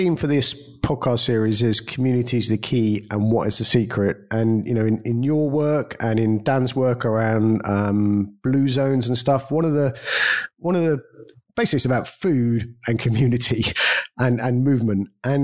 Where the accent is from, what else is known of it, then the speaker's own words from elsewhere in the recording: London, United Kingdom; now in Vigo, Spain; I grew up in London